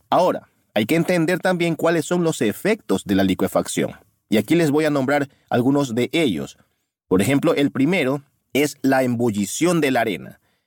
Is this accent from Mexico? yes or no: no; Ecuador; puesto que soy ecuatoriano